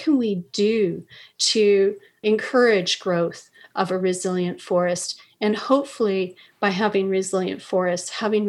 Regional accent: Prince George, British Columbia, Canada; I was born and raised in Prince George. I still have family there.

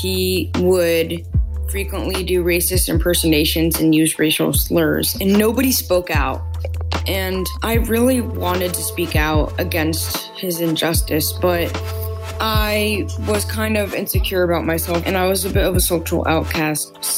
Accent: Brooklyn, New York, United States; I am 13 years old, and I'm from Brooklyn, New York.

